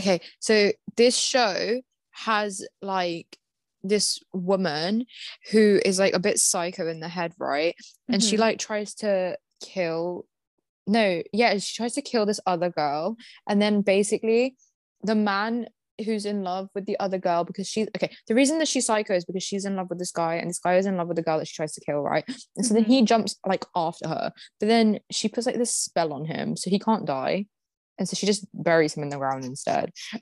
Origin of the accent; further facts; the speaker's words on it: United Kingdom; I'm like, hey, I'm flexing being British all of a sudden. Never have I flexed that in my life.